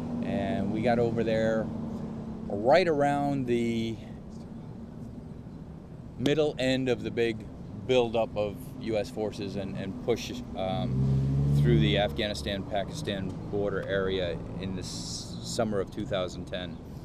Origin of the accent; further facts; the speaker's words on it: East Chatham, New York, United States; I grew up in East Chatham, West Lebanon.